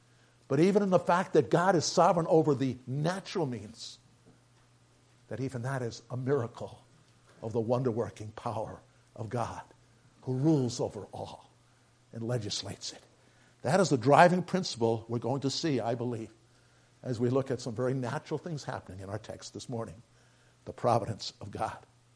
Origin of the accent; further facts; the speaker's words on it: New York City, New York, United States; I'm only from New York City myself. I should know the buildings.